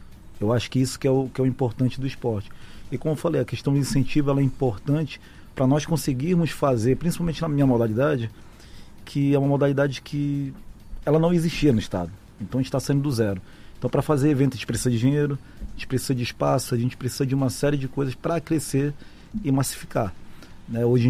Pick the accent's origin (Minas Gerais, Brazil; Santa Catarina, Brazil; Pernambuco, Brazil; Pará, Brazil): Pará, Brazil; Belém; now in Roraima, Brazil; Eu sou de Belém do Pará e já me considero macuxi, porque já estou aqui há mais de 10 anos, já tenho filhos aqui.